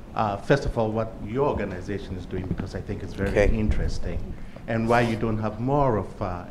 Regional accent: Ghana; I'm from Ghana, which is supposed to be a very democratic society.

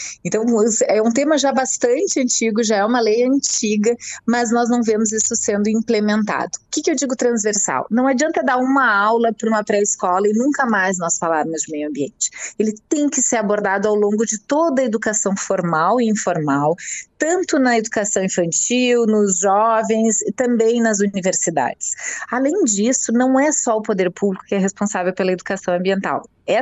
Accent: Porto Alegre, Rio Grande do Sul, Brazil; Sou daqui de Porto Alegre.

